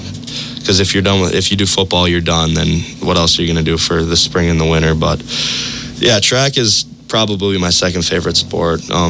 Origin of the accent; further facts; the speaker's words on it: Edgar, United States; Honestly, growing up in Edgar, it's right when you come out of the womb, honestly.